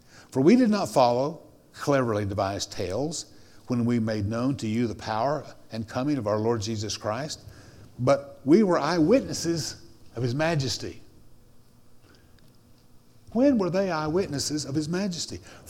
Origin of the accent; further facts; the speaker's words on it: Tennessee, United States; I grew up in East Tennessee, in the mountains, not really in the mountains, but surrounded by mountains. But we lived in the Holston Valley.